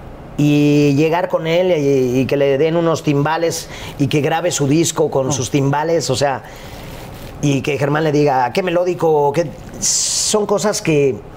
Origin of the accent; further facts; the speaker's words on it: Guadalajara, Jalisco, Mexico; Yo crecí en un contexto en Guadalajara donde pertenecía a una época donde se dio muchísimo el machismo, donde se dio muchísimo la homofobia